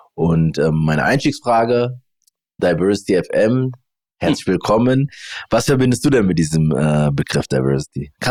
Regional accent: Frankfurt, Hesse, Germany; wir sind beide aus Frankfurt-Bornheimer.

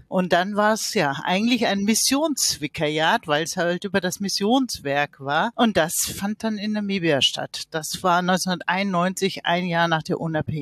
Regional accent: North Rhine-Westphalia, Germany; Ich komme aus Wittgenstein. Das ist eine Region in Deutschland, die fast kein Mensch kennt. Das ist neben dem Siegerland, ungefähr 150 Kilometer nördlich von Frankfurt. Aus einer ganz reformierten, kleinen Gegend, wo viel Wald, aber halt auch ein paar Dörfer sind

